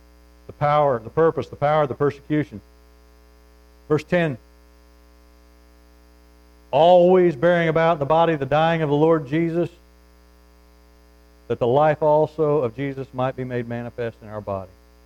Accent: United States; I just run 3 miles. I'm an American.

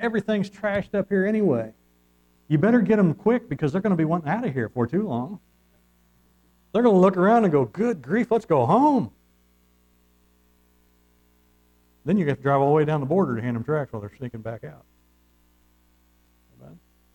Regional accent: United States; And I'm with you. I'm American.

